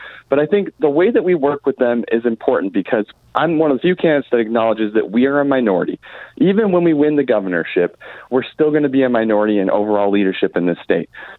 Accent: Portland, Oregon, United States; Even though I'm from Portland, I'm still everywhere meeting all of these people.

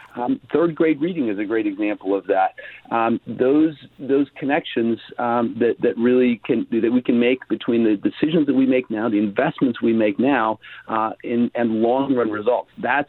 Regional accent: Idaho, United States; moved away as an adult; now in Oregon, United States; Well, I was raised in Idaho, and I came to Oregon by choice for college, and I have mostly stuck around.

